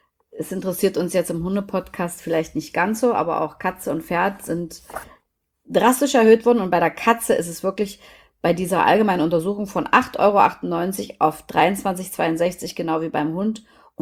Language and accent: German; Germany; ich bin ja in der DDR groß geworden